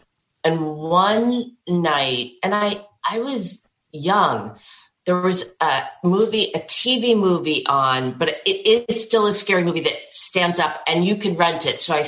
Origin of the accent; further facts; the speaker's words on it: Manhattan, New York, United States; But I grew up in Manhattan and we went to the country on the weekends and my parents are quite erudite and we used to read.